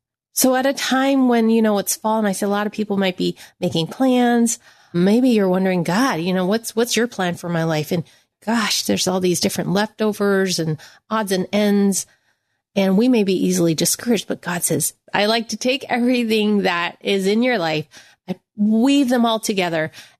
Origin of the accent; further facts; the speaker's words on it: United States; Well, I am Chinese American, and one of my comfort foods is fried rice.